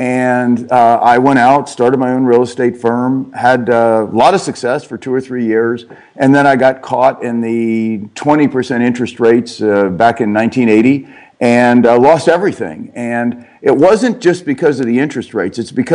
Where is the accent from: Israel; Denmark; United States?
United States; Cincinnati, Ohio; Well, my backdrop quickly, I grew up in Cincinnati, Ohio.